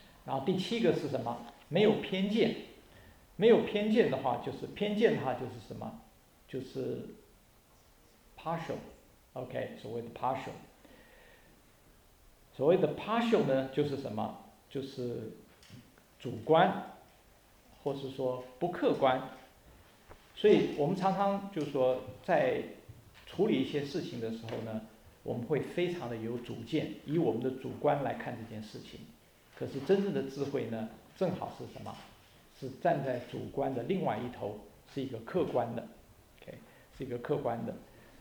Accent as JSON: {"language": "Chinese", "country": "Taiwan", "said": "我们这边从台湾来的有哪几位？我们大概好久是台湾来的，我们大概都晓得，我们从小就被学这个东西。"}